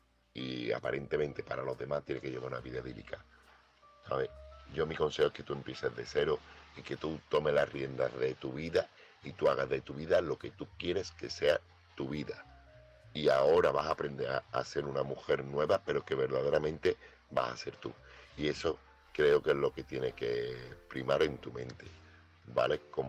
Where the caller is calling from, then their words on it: Seville, Andalusia, Spain; corresponsal de Sevilla